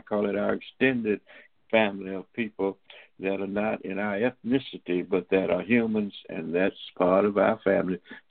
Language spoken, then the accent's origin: English; Tuskegee, Alabama, United States; I grew up in Tuskegee.